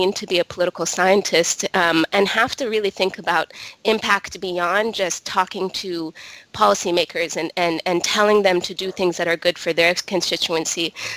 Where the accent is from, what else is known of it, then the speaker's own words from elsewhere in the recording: Bahrain; English is a second language; moved away as an adult; I was born and raised in Bahrain